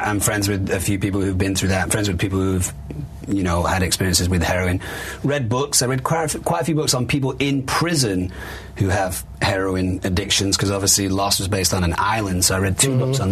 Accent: Manchester, North West England, United Kingdom; I'm from Manchester

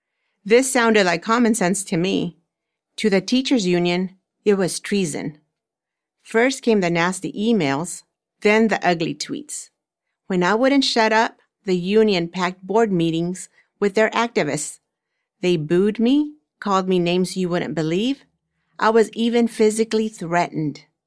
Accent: El Salvador; In the town where I grew up in El Salvador, we had one school.

